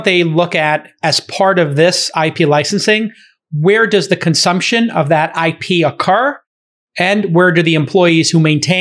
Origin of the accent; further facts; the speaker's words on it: Dublin, Leinster, Ireland; It was not made in Dublin. No offense to, my home country.